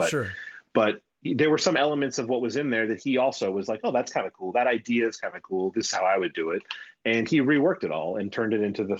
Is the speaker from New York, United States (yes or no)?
yes; New York, United States; I'm from New York.